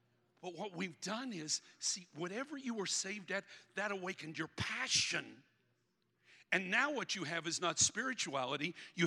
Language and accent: English; Guthrie, Oklahoma, United States; born there; I went to high school in this not far from here, Northwest Classen. I was born in Guthrie.